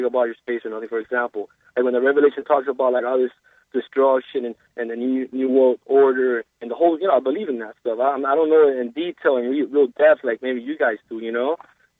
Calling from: Miami, Florida, United States; I'm calling from Miami.

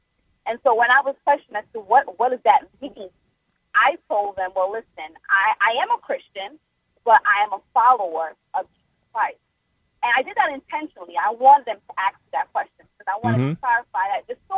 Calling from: Manhattan, New York, United States; I'm calling from Manhattan.

